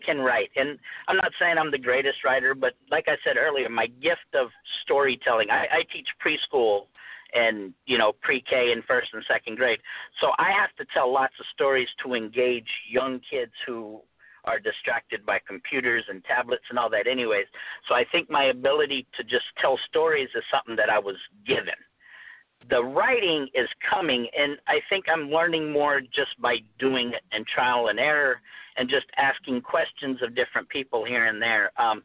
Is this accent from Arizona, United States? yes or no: yes; Phoenix, Arizona, United States; growing up, I grew up in South Phoenix, and it was considered, you know, the bad part of town.